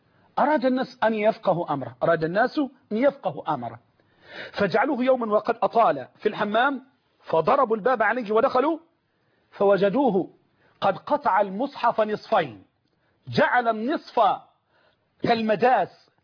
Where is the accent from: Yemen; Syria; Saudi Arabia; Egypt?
Egypt; عندنا في مصر